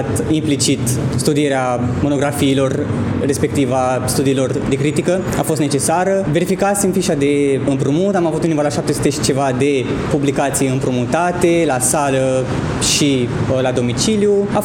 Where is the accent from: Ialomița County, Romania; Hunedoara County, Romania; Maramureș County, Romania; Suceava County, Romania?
Suceava County, Romania; Clit; Din Suceava, sunt din Suceava, din satul Clit, comuna Arbore.